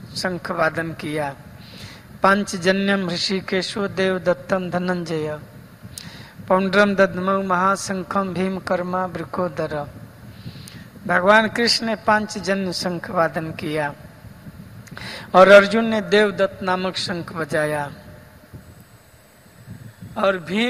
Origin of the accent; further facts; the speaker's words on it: Bihar, India; हमारे यहाँ बिहार में एक लोकोक्ति है